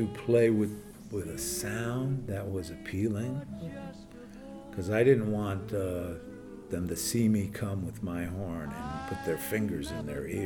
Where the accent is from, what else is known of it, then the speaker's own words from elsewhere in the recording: Cleveland, Ohio, United States; someone I grew up with in Cleveland